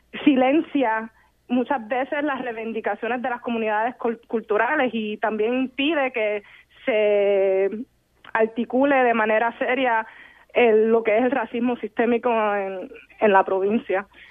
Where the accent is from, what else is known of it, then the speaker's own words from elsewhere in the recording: United States; now in Canada; yo me crié en los Estados Unidos